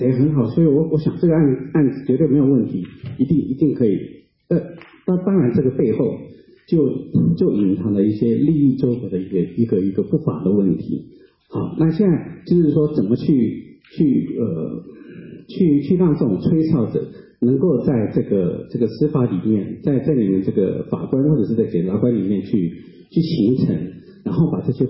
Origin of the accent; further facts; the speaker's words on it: China; 因为我是从这个中国大陆过来的自由行的观光客